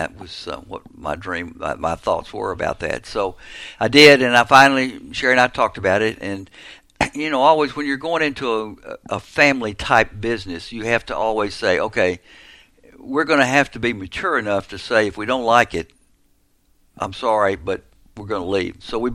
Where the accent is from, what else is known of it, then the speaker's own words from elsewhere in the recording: Terrell, Texas, United States; Oh, I grew up in Terrell. And so, you know, there's many generations of my family that have lived in Terrell.